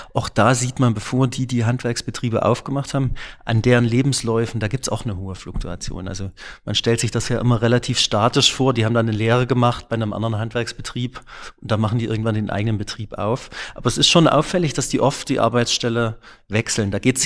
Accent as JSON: {"language": "German", "town": "Klingenthal", "region": "Saxony", "country": "Germany", "tie": "born or raised there", "said": "also ich bin in Klingenthal aufgewachsen, da gibt es viel Musikinstrumentenindustrie."}